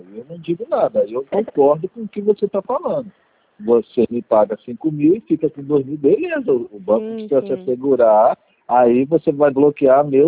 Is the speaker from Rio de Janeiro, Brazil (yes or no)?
yes; Rio de Janeiro, Brazil; born there; Não, nasci no Rio de Janeiro mesmo.